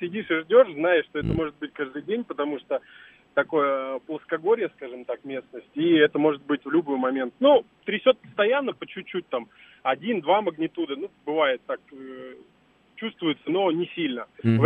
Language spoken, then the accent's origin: Russian; Irkutsk, Irkutsk Oblast, Russia; now in Moscow, Russia; Я сам из Иркутска, сейчас в Москве живу.